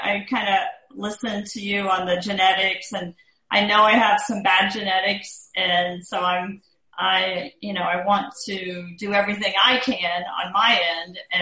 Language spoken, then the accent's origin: English; Cincinnati, Ohio, United States; I'm from the Cincinnati, Ohio area.